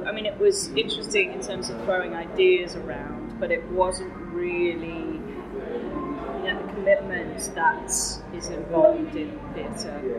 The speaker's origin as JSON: {"language": "English", "country": "India", "tie": "born there", "said": "I was born in India, you know, I wasn't born in England"}